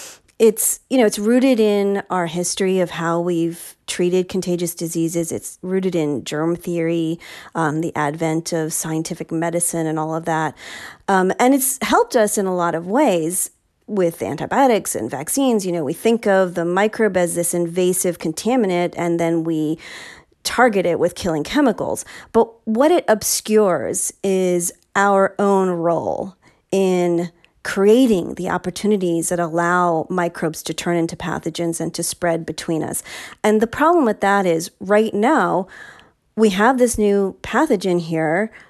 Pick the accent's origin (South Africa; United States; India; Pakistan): United States; New York City, New York; born there; I'm from New York City. That's where I was born.